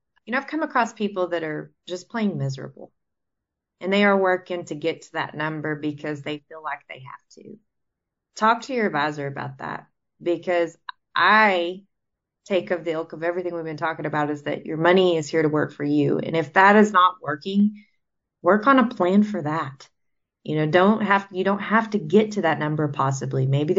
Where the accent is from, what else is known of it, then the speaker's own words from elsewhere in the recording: Texas, United States; accent: Texas; even with my little Texas accent. I did hear myself come out there.